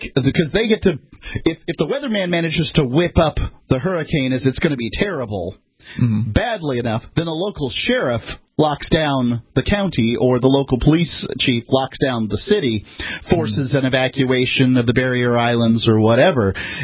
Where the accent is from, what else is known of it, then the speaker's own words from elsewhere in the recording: Florida, United States; I learned this at a young age. I'm from Florida, as are you, Ian.